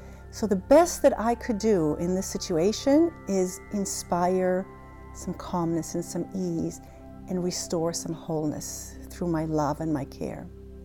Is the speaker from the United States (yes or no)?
no; Israel; Now, I was raised in Israel. I was born and raised in Israel, so I know what it's like to be in a crisis situation in a war zone.